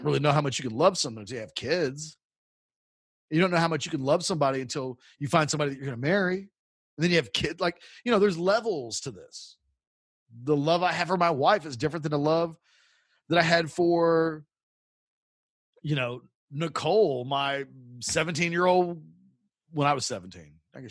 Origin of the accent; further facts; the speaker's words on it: United States; you know, I'm American.